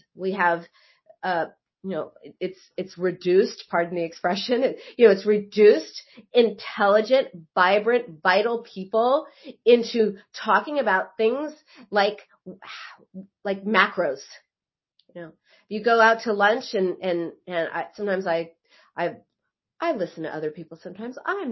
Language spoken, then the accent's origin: English; Israel; now in Los Angeles, United States; We come from Israel, and there's a it's fat phobic. Yeah, I live